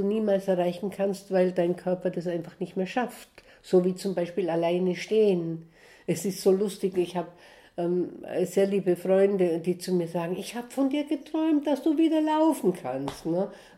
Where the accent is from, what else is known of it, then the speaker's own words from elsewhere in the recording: Southern Germany, Germany; also born or lived in Bolivia; Ich bin von hier, von Deutschland, ich komme aus Süddeutschland.